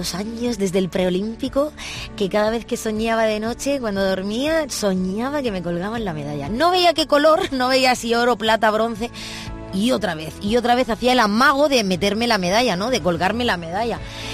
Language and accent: Spanish; Orihuela, Valencian Community, Spain; Es que vengo de Orihuela, Alicante. No teníamos instalaciones, no teníamos gimnasia rítmica al alcance de la mano.